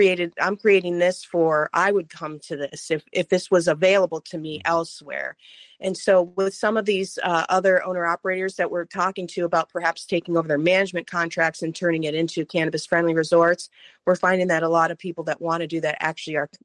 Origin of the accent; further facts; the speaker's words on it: West Virginia, United States; I grew up in West Virginia, pretty poor, actually.